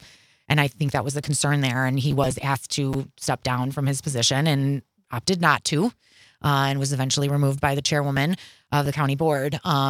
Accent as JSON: {"language": "English", "town": "Milwaukee", "region": "Wisconsin", "country": "United States", "tie": "born or raised there", "said": "I was born and raised in Milwaukee, lived in the Sherman Park neighborhood until I was 9. We moved to Shorewood and graduated from Shorewood High School"}